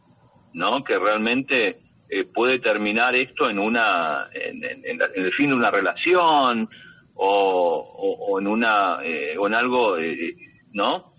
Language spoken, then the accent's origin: Spanish; Argentina; porque yo también soy argentino.